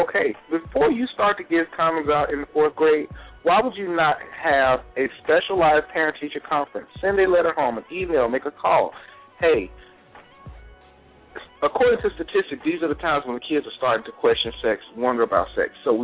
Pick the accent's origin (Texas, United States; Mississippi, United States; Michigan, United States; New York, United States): Mississippi, United States; I grew up in Mississippi, as much as people try to talk about Mississippi, I'm just saying.